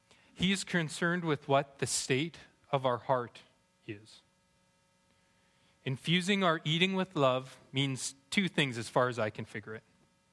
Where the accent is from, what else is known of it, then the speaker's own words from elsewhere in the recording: Alberta, Canada; Now, I'm from Alberta. I grew up in Alberta. I love steak. I grew up on steak.